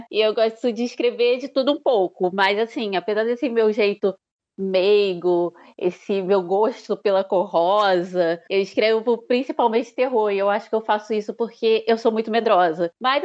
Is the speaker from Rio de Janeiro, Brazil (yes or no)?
yes; Duque de Caxias, Rio de Janeiro, Brazil; Sou nascida e criada em Duque de Caxias, no Rio de Janeiro. É uma cidade da Baixada Fluminense, né? É mais periférica.